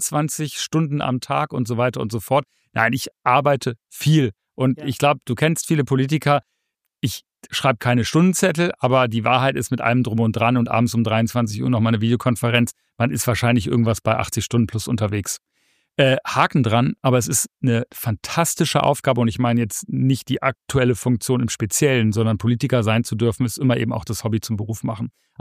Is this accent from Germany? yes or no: yes; Northern Germany, Germany; was mich natürlich als Norddeutscher sehr freut.